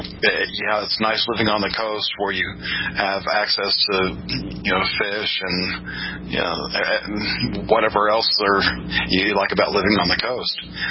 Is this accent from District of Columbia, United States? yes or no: no; Texas, United States; And, you know, I've talked about, I grew up in Southeast Texas.